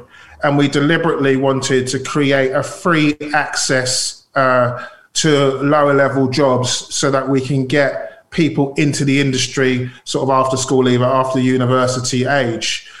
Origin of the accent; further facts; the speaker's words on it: Deptford, London, United Kingdom; I grew up in Deptford, okay? And I went to a local school